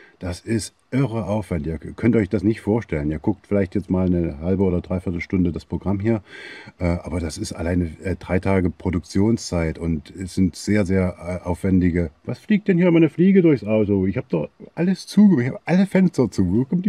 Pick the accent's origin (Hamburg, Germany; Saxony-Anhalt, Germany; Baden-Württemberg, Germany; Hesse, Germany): Saxony-Anhalt, Germany; Ich komme aus Sachsen-Anhalt, bin in Sachsen teilweise aufgewachsen, habe dort lange gearbeitet.